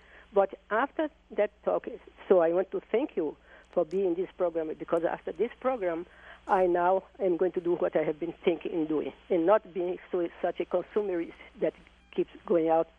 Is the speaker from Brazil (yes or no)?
yes; Brazil; I came from Brazil, from a poor family